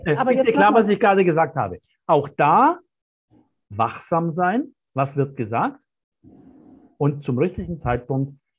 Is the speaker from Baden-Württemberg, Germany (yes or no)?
yes; Baden-Württemberg, Germany; Ich bin ja Schwabe.